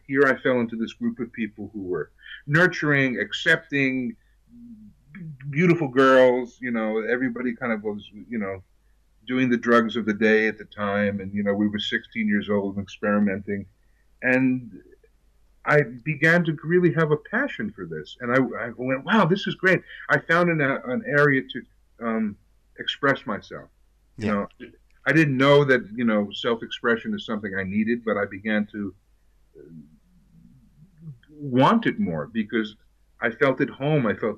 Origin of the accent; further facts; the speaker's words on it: New York, United States; That was the turning point of my life. Is growing up in New York, there were heavy, you know, comedians.